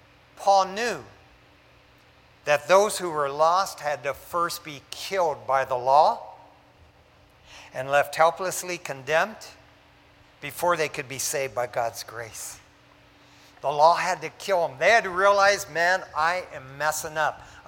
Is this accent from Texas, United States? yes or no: no; Detroit, Michigan, United States; If my friends growing up in East Detroit, Michigan, if they knew me now, there's no way. They'd say